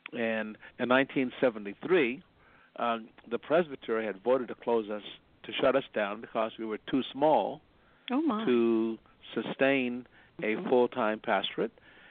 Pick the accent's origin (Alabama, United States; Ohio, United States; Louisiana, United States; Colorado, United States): Colorado, United States; Denver; born there; I was born in Denver, Colorado, and I spent pastoring a time in New York for 38 years